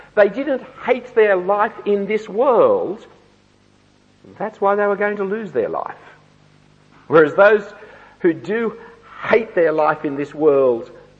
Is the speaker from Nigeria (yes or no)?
no; Australia; I'm an Australian. I'm a fifth or sixth, seventh generation Australian.